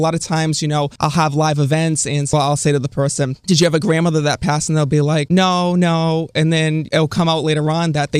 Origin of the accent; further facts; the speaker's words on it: Cranston, Rhode Island, United States; now in Boston, United States; I'm originally from Cranston, Rhode Island, but right now I'm in Boston, Massachusetts.